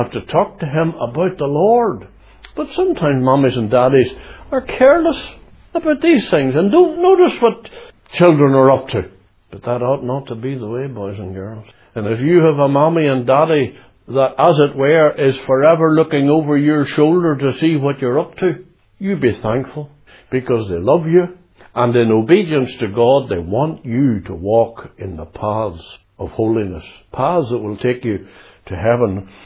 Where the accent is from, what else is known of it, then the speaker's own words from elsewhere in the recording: London, United Kingdom; accent: Cockney; And I had this Cockney accent coming from London, and I was only small. But I picked it up from those around me.